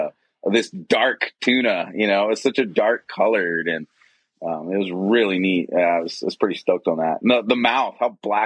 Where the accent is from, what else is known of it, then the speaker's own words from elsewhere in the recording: Virginia Beach, Virginia, United States; So, you know, growing up in Virginia Beach, not very far away from you guys, I had the Chesapeake Bay.